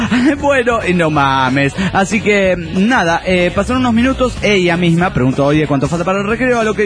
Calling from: Santa Clara, California, United States; Soy el chico de Santa Clara, California.

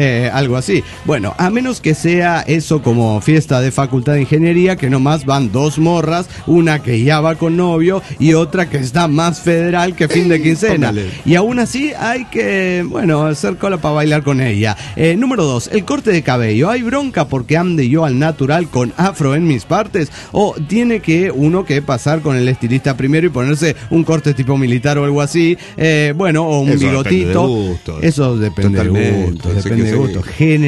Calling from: Mexico City, Mexico; de Pueblo del DF mexicano.

